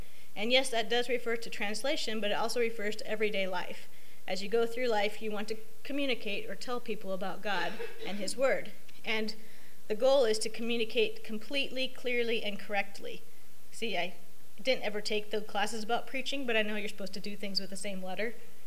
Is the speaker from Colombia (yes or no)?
yes; Bogotá, Colombia; moved away; I thought 6 million growing up in Bogota, Colombia was a lot, and now I'm serving in a country with 150 million people.